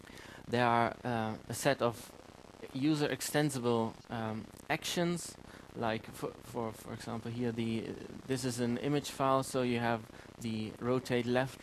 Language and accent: English; Saarbrücken, Saarland, Germany; I'm from Saarbrücken, but I'm a computer science student in from Trier.